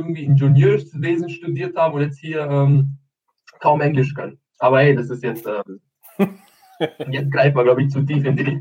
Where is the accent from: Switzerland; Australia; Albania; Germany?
Albania; Ich komme ja aus Albanien. Obviously, Albanien, ne?